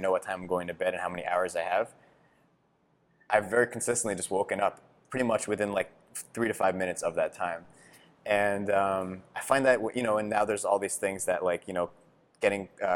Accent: Providence, Rhode Island, United States; when we grew up in Providence.

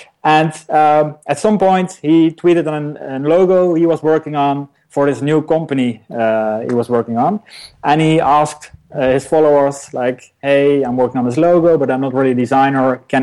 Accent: Netherlands; I'm from the Netherlands.

